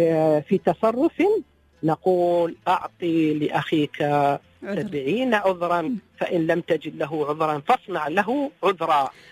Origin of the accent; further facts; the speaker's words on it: United Arab Emirates; نحن هني من الإمارات